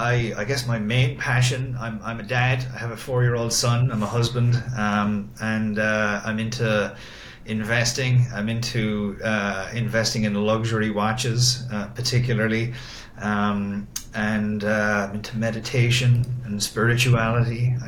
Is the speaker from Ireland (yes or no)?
yes; Ireland; moved away as an adult; now in United States; I had the opportunity to move from my hometown in Ireland all the way to another universe in Miami Beach.